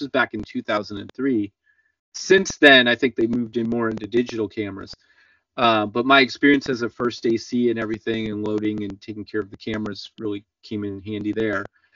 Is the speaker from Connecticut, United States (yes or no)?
yes; Connecticut, United States; now in San Francisco, United States; So originally I'm from Connecticut, which is on the East Coast of the US. But then I went all the way across the country to San Francisco, which is where I'm based now.